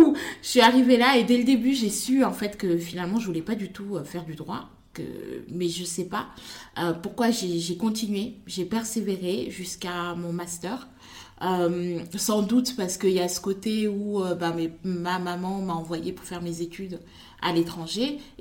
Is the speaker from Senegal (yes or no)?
yes; Senegal; also born or lived in Congo; je suis née et j'ai grandi au Sénégal, j'ai vécu aussi un peu au Congo, parce que ma maman travaillait aux Nations Unies, donc elle voyageait beaucoup, et du coup, à un moment, on s'est installé au Congo.